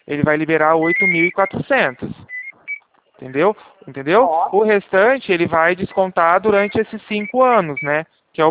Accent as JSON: {"language": "Portuguese", "region": "São Paulo", "country": "Brazil", "said": "eu sou do interior de São Paulo."}